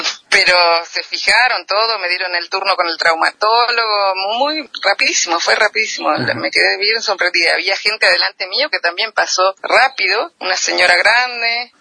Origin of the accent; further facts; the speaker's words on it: Argentina; tengo documentos yo argentinos, así que me atendieron también sin ningún problema